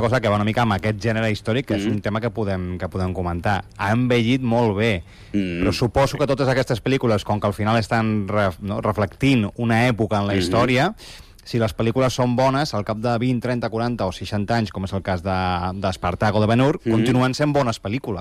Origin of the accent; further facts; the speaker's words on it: Tarragona, Catalonia, Spain; A veure, pensa que jo sóc tarragoní